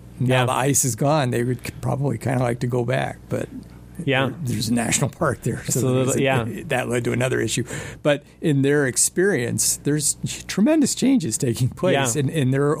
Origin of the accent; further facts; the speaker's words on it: Illinois, United States; when I was growing up in Illinois, it was a very stable landscape.